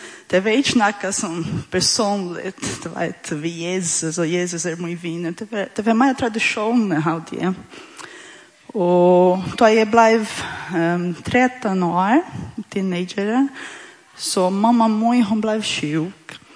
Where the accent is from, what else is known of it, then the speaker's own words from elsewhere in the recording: Brazil; Swedish is a second language; moved away as an adult; now in Sweden; och är 43 år. Jag har bott i Sverige i 6 år. Jag kommer från Brasil och är gift vid Bjärska.